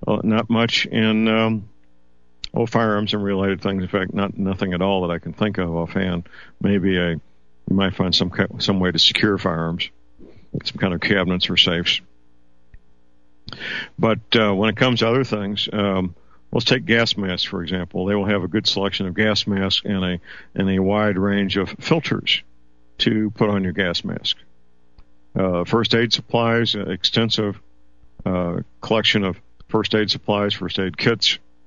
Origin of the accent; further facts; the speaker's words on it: St. Louis, Missouri, United States; I know my hometown, Metropolitan St. Louis, has, I believe, 3, possibly 4.